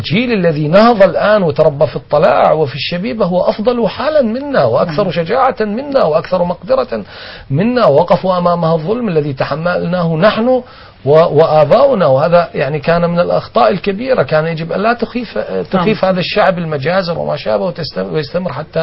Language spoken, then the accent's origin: Arabic; Deir ez-Zor, Deir ez-Zor Governorate, Syria; كنا خارجين من مسجد الحميدي في مدينتي في دير الزور